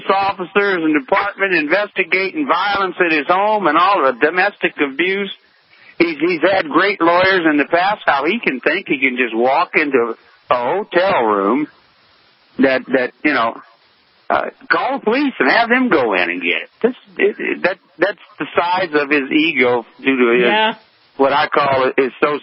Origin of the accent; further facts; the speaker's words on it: California, United States; I grew up in Bay Area, so I'm a Frisco fan.